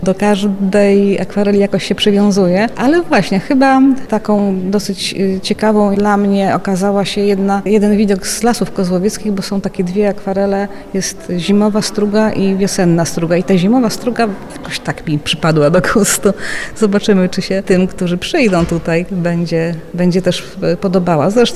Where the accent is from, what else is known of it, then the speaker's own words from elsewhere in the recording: Lublin, Lublin Voivodeship, Poland; Ponieważ jestem lublinianką, chociaż mieszkam teraz troszeczkę dalej od Lublina